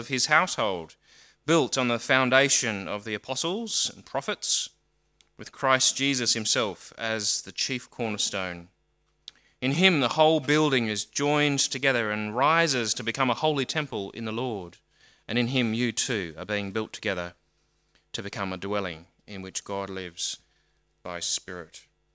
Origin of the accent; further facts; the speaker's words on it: Queensland, Australia; And I'm like, what's that? I'm from Queensland.